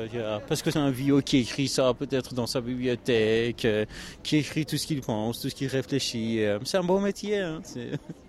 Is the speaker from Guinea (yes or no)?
no; Kermanshah, Kermanshah Province, Iran; De Kermanshah.